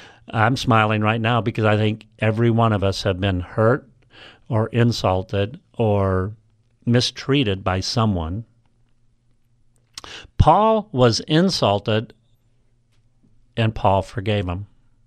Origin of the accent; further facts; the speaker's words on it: Midwest, United States; Growing up in the Midwest, the smell of freshly cut grass or the smell of harvest was a wonderful smell.